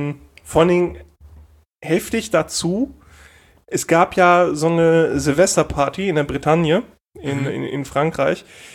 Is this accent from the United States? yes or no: no; Denmark; born there; Meinem Geburtsort Dänemark.